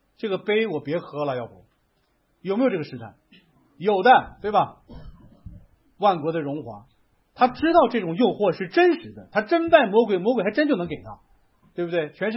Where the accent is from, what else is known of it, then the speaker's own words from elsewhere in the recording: Hebei, China; 起初发动的时候，我们河北那边就是重灾区